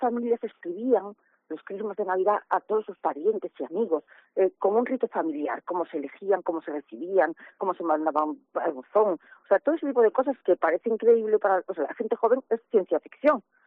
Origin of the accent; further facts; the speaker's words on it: Ferrol, Galicia, Spain; que me pidieron sobre mi infancia en Ferrol